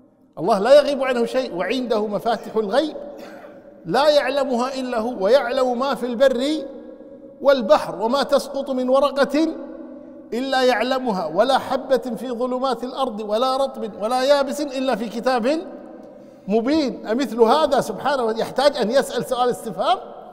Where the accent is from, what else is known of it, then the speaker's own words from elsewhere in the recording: Kuwait; عندنا في الكويت الابن مقدم على الأب